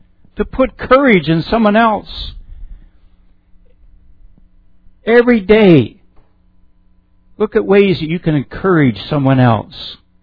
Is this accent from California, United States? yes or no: no; Cochran, Pennsylvania, United States; My hometown is in northwest Pennsylvania. And if you were to look at the map there, that red dot, Cochran, Pennsylvania.